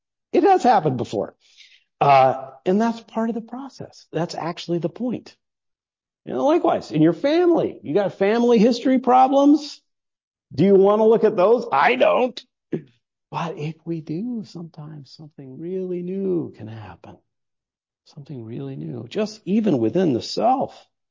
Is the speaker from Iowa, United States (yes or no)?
yes; Iowa, United States; now in Minnesota, United States; So like I grew up in Iowa, and it was like, oh, racism, that was the thing they did in the South.